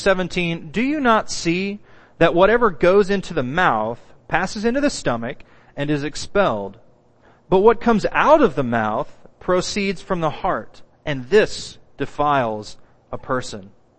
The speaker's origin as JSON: {"language": "English", "region": "Oklahoma", "country": "United States", "tie": "born or raised there", "said": "I grew up in Oklahoma in the buckle of the Bible Belt. So I know exactly what external religion looks like."}